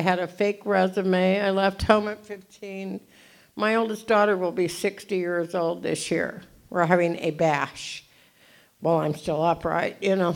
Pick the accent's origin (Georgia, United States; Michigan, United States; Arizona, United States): Arizona, United States; Phoenix; also born or lived in Houston, Texas; But I was born in Houston, Texas, and I grew up in Phoenix